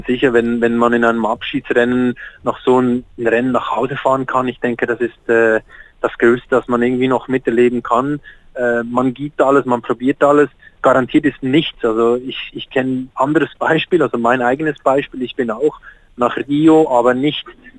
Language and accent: German; Switzerland; Ich bin auch Schweizer Sportler des Jahres geworden.